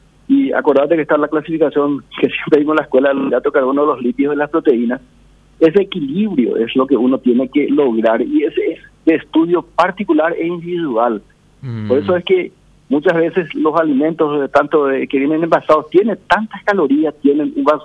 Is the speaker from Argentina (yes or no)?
no; Paraguay; como paraguayo uno quiere ver ahí en la esquina algo que esté echando humo